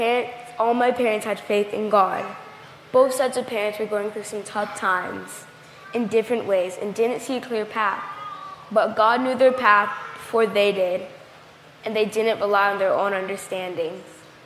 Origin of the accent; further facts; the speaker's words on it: Kingston, Jamaica; born there; I was born in Kingston, Jamaica. Life in Jamaica for some can be difficult.